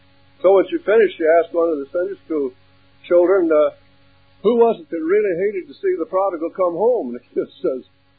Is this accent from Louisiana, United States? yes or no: no; Texas, United States; born there; Now, I was born out in West Texas